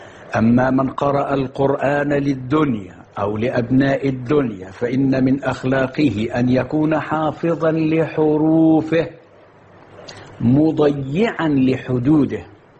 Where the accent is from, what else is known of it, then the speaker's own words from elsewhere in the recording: Mit Antar, Dakahlia, Egypt; في خطبة الجمعة مع أهل قريتي وأرحامي وأحبابي في الجمعية الشرعية بميت عنطر